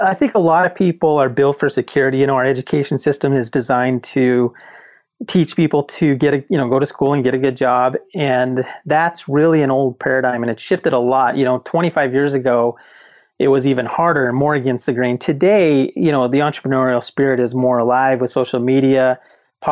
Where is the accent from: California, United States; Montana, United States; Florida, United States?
Montana, United States; moved away; You know, I didn't realize it until I got to Arizona. I'm from Montana originally.